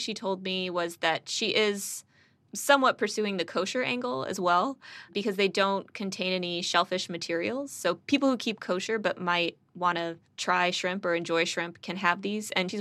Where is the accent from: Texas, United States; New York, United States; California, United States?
Texas, United States; even though I'm a Texan and that's sacrilege.